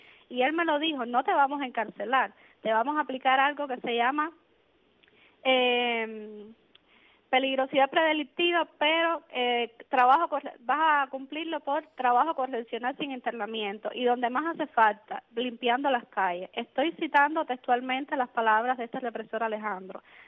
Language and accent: Spanish; Cuba; Ya les dije que tampoco me iba a ir de mi país. Yo tengo tanto derecho como cualquier cubano a vivir en Cuba.